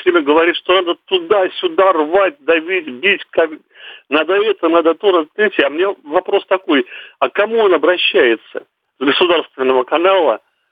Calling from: Leningrad Oblast, Russia; я звоню из Ленинградской области, Гатчинский район. Mm-hmm. Есть такой поселок, где много цыган живет. Но сам-то я русский вроде как.

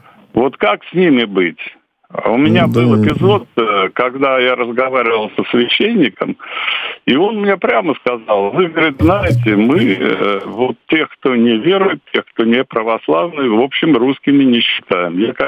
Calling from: Saint Petersburg, Russia; я тоже из Санкт-Петербурга.

